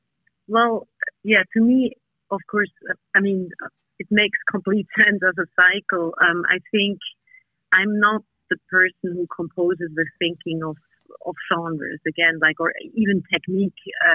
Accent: Switzerland; Having been on a farm and growing up on a farm together with three siblings, I just say, like, it was definitely not a standard way of growing up in Switzerland because there's not so many farms there.

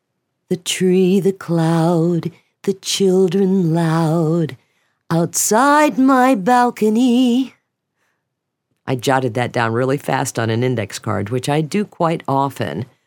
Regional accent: Ohio, United States; So a few months later, I was in Ohio, my hometown, visiting Joyce, my best friend since the first grade.

